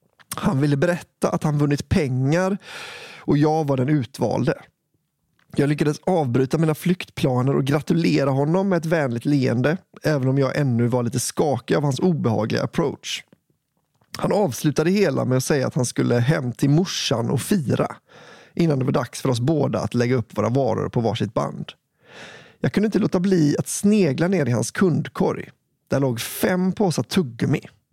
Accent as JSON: {"language": "Swedish", "region": "Gotland", "country": "Sweden", "said": "Jag kommer från Gotland"}